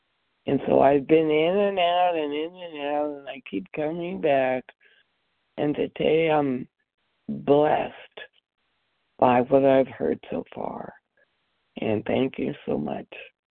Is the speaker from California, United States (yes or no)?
yes; California, United States; a compulsive overeater, and I'm from California